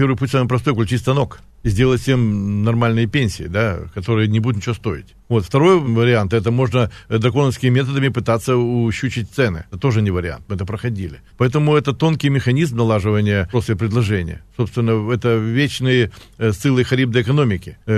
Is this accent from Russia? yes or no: no; Sevastopol, Crimea, Ukraine; Я как крымчанин, как Севастополь, всегда говорю